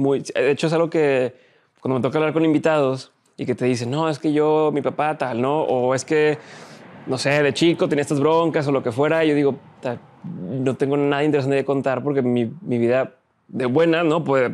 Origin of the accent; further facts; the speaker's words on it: Monterrey, Nuevo León, Mexico; De aquí de Monterrey. Yo soy aquí de Monterrey